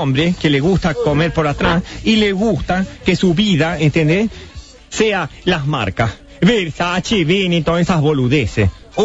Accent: Rosario, Santa Fe, Argentina; Aspiro para adentro, soy rosarino.

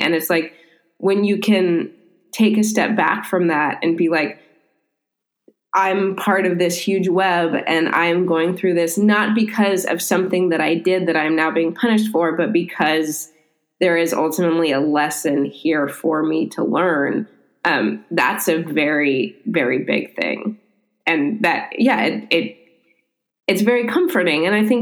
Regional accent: Midwest, United States; I'm 41. I grew up in the Midwest.

